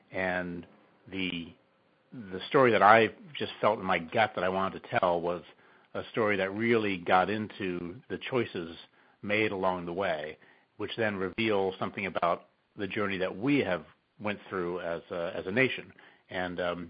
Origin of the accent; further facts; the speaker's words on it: California, United States; also born or lived in London; I was in California, I grew up in California, but I had spent most of my adult life living overseas, based in London